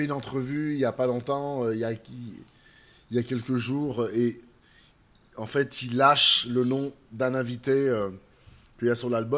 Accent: Grenoble, Auvergne-Rhône-Alpes, France; Parce que moi, je viens de Grenoble

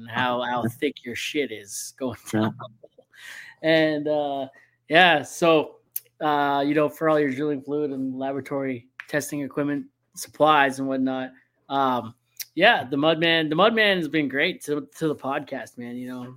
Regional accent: Hamilton, Ontario, Canada; No, I'm from Hamilton.

